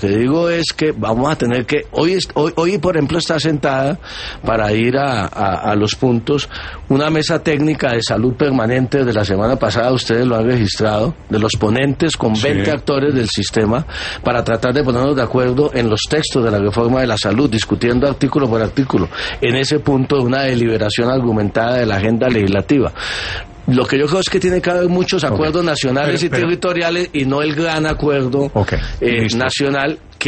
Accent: Colombia

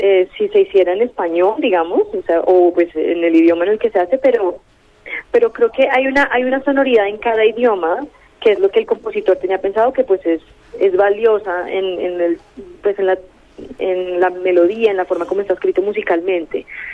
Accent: Colombia; siendo colombiana

